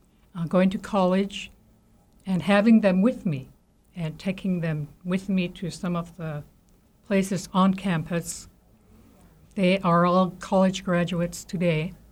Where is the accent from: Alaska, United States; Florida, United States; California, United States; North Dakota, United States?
Alaska, United States; Kake; After all, I am from Cake, and the furthest I ever went was Petersburg and Sitka. That was all the only place I went.